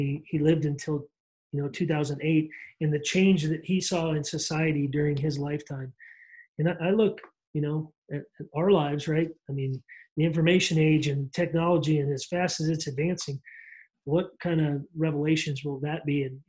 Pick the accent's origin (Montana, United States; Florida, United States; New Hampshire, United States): Montana, United States; Great Falls; I grew up in a pretty, you know, my hometown, Great Falls, is 60,000 people